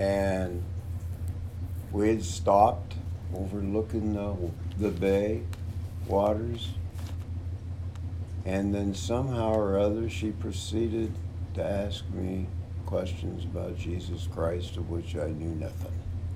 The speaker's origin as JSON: {"language": "English", "town": "Fresno", "region": "California", "country": "United States", "tie": "born or raised there", "also_born_or_lived": "Los Angeles", "said": "I was born in Los Angeles, but I primarily grew up in Fresno, California, where it was hot and desolate, and they didn't have any streetcars. But Fresno was my hometown."}